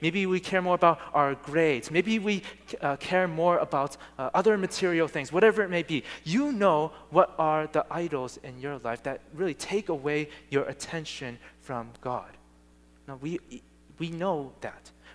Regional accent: Massachusetts, United States; If it's the Patriots, since I'm from Massachusetts, I obviously am going to root for them.

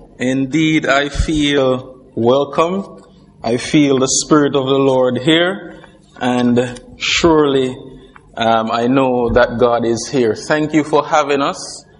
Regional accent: Jamaica; now in England; We are from Jamaica. Well, my wife was born here.

